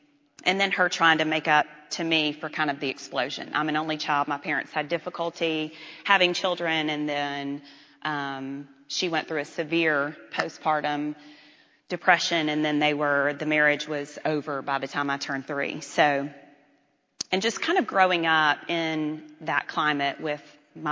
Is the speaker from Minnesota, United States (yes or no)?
no; Memphis, Tennessee, United States; I grew up in Memphis, Tennessee, in a non-Christian home.